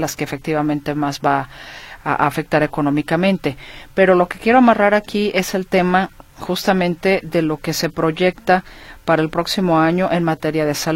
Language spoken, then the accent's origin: Spanish; Mexico; cuáles son los consumos que como mexicanos hacemos más